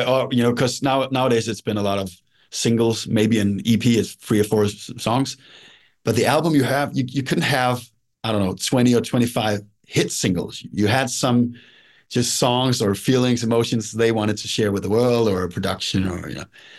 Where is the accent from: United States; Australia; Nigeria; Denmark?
Denmark; first language Danish; English is a second language; So for me, going back to my mother tongue, you know, writing in Danish, and Denmark is a small country. We only have like 6 million people here.